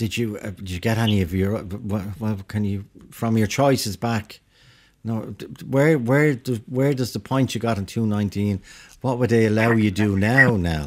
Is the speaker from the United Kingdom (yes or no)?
no; Dublin, Leinster, Ireland; I know when I was growing up in Ballyfermot